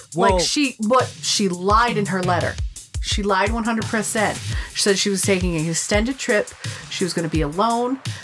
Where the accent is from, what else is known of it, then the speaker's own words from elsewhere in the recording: United States; but the doors be a little wider because I'm American and I'm huge.